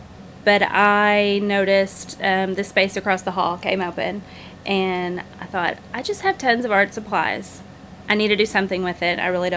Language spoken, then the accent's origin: English; Searcy, Arkansas, United States; I have done random things in Searcy. I'm from Searcy, and I have always painted.